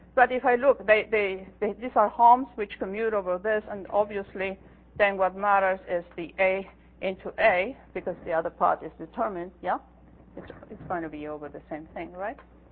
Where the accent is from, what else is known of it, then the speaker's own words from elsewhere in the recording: Greece; English is a second language; I come from Greece, excuse me, I don't know how that one's called.